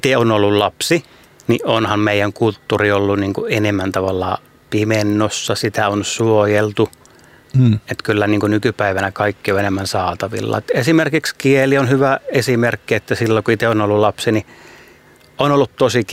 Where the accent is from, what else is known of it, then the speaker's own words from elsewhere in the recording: Joutseno, South Karelia, Finland; minä olen itse kotoisin Joutsenon nimisestä kylästä, mikä on Etelä-Karjalassa, että minun suvussa on aina puhuttu paljon romaanikieltä, että mummon kanssa puhun sitä todella paljon.